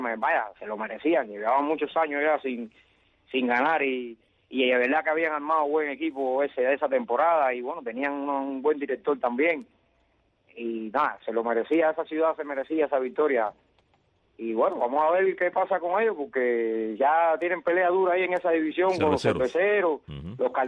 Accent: Villa Clara, Cuba; No, aquí en Cuba, bueno, Villa Clara, yo soy de aquí de Villa Clara.

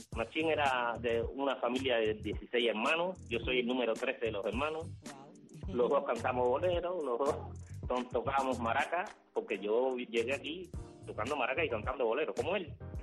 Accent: Cuba; now in Spain

